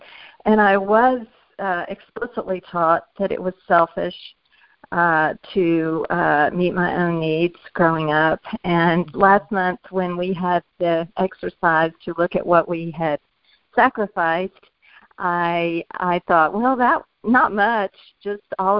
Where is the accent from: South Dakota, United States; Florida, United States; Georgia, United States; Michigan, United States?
Georgia, United States; Athens; I'm from Athens, Georgia